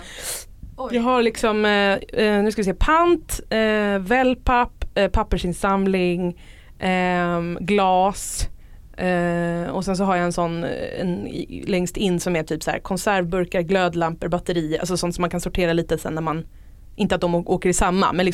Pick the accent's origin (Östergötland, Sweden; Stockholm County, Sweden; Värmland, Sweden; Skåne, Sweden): Stockholm County, Sweden; Stockholm; jag är uppvuxen i Stockholm.